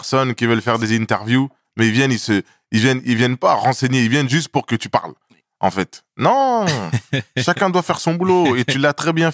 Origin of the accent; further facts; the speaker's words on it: Roissy-en-Brie, Île-de-France, France; also born or lived in Conakry, Guinea; je suis né à Conakry le 19 août 1990. Et moi et mon jumeau, avec ma mère, on est arrivé en France à 2 ans, en 1992. Donc voilà pourquoi Paul est né en France, à Lagny-sur-Marne, dans le 77. On s'est installé à Roissy-en-Brie